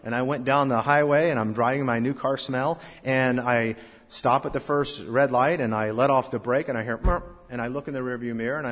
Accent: Boston, Massachusetts, United States; then finally, I realized, I'm the jerk from Boston. I'm the one with the problem.

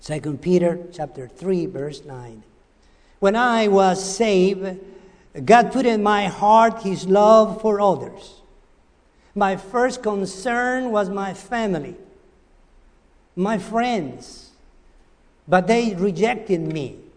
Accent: Peru; born there; English is a second language; moved away; also born or lived in United States / Spain; I was born in Peru, and the only thing I knew was speaking Peruvian. Then when I went to the States, I learned to speak English because in the Tennessean way.

